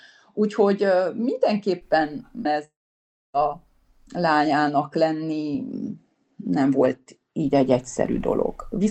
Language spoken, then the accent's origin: Hungarian; Marosfelfalu, Mureș County, Romania; also born or lived in Palacka / Sonkerék; Palackára került, ott volt, amikor én születtem, utána került el Sonkerékre, ott voltam óvodás, és Marosfelfaluba ment, akkor, amikor gyakorlatilag én negyedik osztályos voltam, és ott a faluban nem volt már ötödiktől magyar iskola